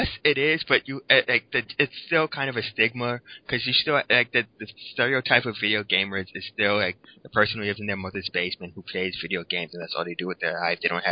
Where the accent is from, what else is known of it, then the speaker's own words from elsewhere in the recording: New York City, New York, United States; one of the greatest things for me was growing up in New York City